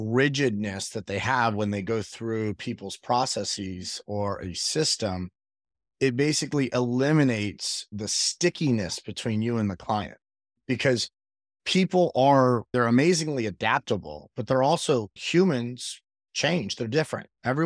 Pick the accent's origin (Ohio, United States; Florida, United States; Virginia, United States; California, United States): Florida, United States; Miami; I'm from Miami. I was a high school All-American.